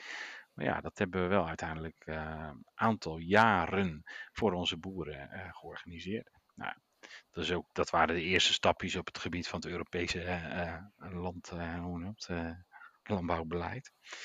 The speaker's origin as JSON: {"language": "Dutch", "country": "Netherlands", "said": "wat wij eigenlijk als Hollanders, Nederlanders, vergeten we dat eigenlijk te veel. Wij zijn een super Calvinistisch land"}